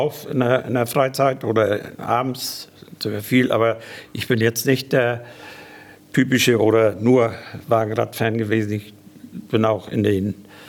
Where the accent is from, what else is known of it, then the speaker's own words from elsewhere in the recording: Eggebeck, Schleswig-Holstein, Germany; Nein, ich komme aus Eggebeck.